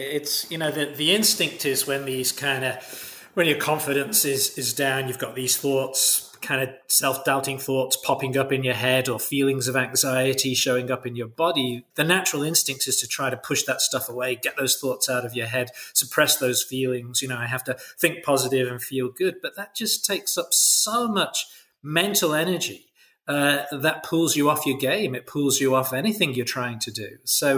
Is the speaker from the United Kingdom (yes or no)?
yes; England, United Kingdom; moved away as an adult; now in Australia; I'm English originally. I moved to Australia when I was 25